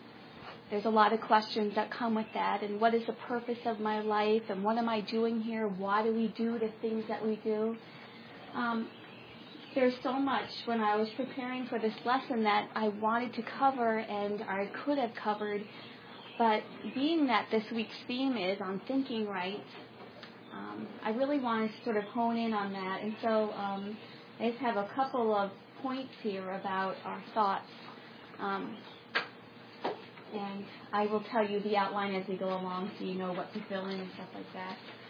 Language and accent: English; Long Island, New York, United States; because I grew up on Long Island, but we did go to Lehigh Valley Teen Camp growing up